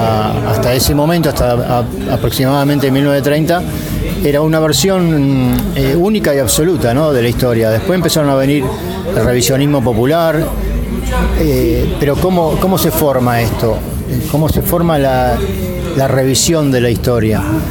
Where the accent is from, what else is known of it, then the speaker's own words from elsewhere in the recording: Buenos Aires, Argentina; born there; de mi querido San Telmo, ¿no? Yo no nací acá, nací en Capital, no nací en este barrio, digo. Pero mi barrio por adopción. Y vivo y milito acá en el barrio, tengo una acción política acá en San Telmo.